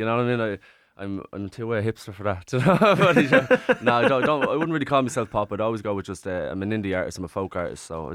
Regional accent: Balbriggan, Leinster, Ireland; now in Enniscorthy, Ireland; I'm from Dublin actually. From Dublin originally, Balbriggan. I live in Enniscorthy. Enniscorthy and Wexford.

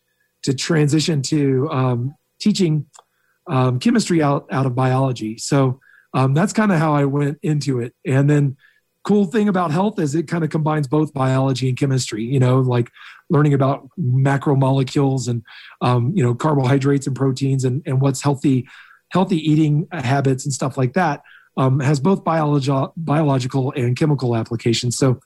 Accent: Atlanta, Georgia, United States; And I'm from Atlanta. And so I got to dabble around at the Centers for Disease Control

